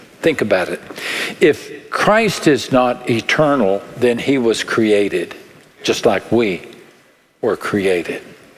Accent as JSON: {"language": "English", "region": "Texas", "country": "United States", "accent": "West Texas", "said": "My West Texas accent has a hard time with that word."}